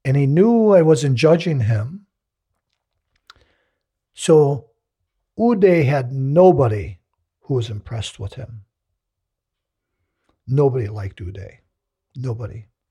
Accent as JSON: {"language": "English", "region": "the South", "country": "United States", "tie": "born or raised there", "said": "But that was part of the ritual of growing up in the South."}